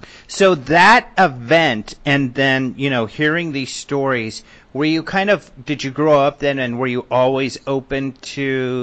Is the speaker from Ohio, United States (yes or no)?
no; Colorado, United States; It's almost like, see, I'm from Colorado, and almost every summer, especially when I was older